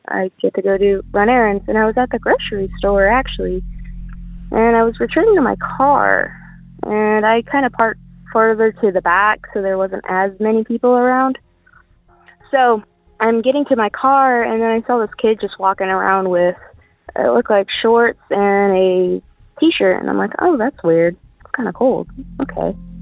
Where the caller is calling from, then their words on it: San Antonio, Texas, United States; Yeah, hi, Derek. … from San Antonio